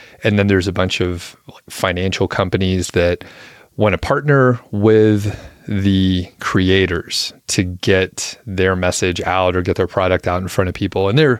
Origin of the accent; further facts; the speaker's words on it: Atlanta, Georgia, United States; I'm also from Atlanta, so I got to visit with some family, and it's just a blast.